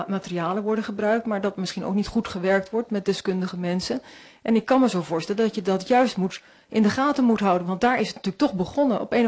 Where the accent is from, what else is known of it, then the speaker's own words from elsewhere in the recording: Heemstede, North Holland, Netherlands; ik kom dan uit Heemstede en dan, daar was het wat anders geregeld, zal ik maar zeggen.